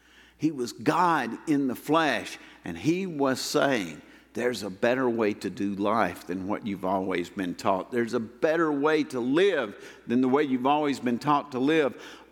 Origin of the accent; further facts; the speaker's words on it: Deep South, United States; I grew up in the Deep South during the very last vestiges of segregation.